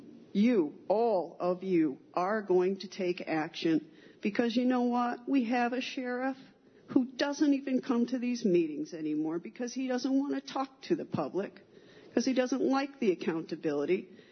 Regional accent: Dryden, New York, United States; I hail from Dryden.

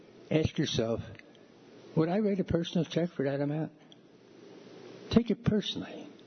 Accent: Philadelphia, Pennsylvania, United States; moved away as an adult; now in Lansing, United States; I grew up in the Philadelphia area in 1954.

